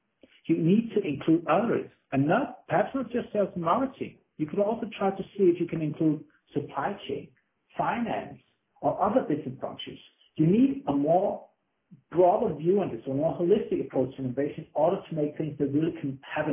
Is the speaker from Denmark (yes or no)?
yes; Copenhagen, Capital Region of Denmark, Denmark; English is a second language; I'm from Copenhagen, Denmark, and Denmark is a country that's really been doing well for many, many years, and we have a great living here.